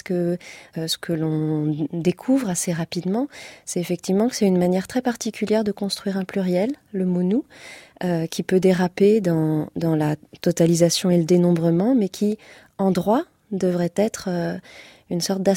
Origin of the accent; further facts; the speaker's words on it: Nantes, Pays de la Loire, France; c'est un toponyme très très fréquent à côté de Nantes, là d'où je viens.